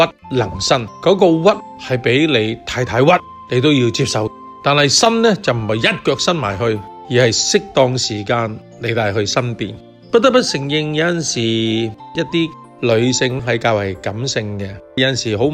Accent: Guangdong, China; accent: Cantonese; 我们广东话说

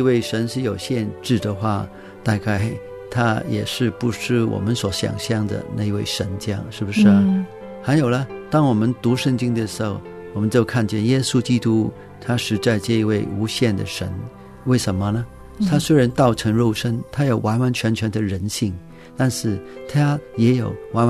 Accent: Guangdong, China; 好像我们广东人很多人都拜一个神叫关公或者是关二哥

